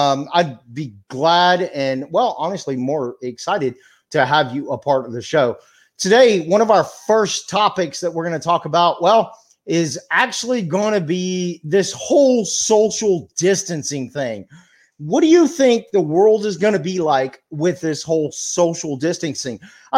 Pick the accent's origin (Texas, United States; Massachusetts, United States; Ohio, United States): Texas, United States; I was born and raised here in Texas, and Texas, there's a lot of pride in the shaking of the hands thing, right?